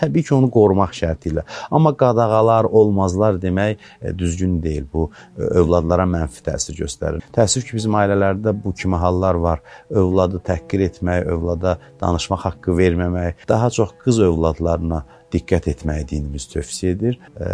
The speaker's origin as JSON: {"language": "Azerbaijani", "region": "Baku", "country": "Azerbaijan", "tie": "born or raised there", "said": "1974-cü ildə Bakıda anadan olmuşam. Orta məktəbi 189 sayılı məktəbdə oxumuşam, orta təhsilini orada almışam."}